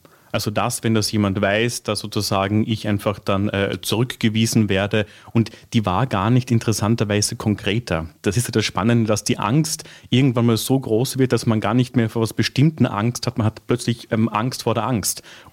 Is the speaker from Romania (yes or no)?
no; Carinthia, Austria; ich bin ja in Kärnten aufgewachsen, also im Süden von Österreich.